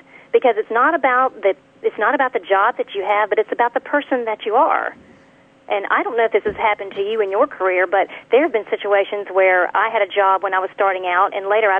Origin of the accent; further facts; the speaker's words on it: Alabama, United States; I'm from Alabama.